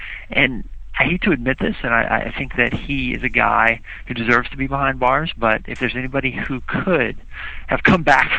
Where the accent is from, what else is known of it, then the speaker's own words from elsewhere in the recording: Orlando, Florida, United States; I grew up in Orlando, Florida, and I was a reporter for the newspaper there, the Orlando Sentinel, for 6 years.